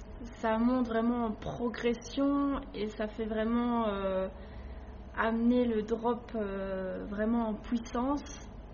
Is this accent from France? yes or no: no; Herbemont, Wallonia, Belgium; J'ai 21 ans et je viens de Herbemont.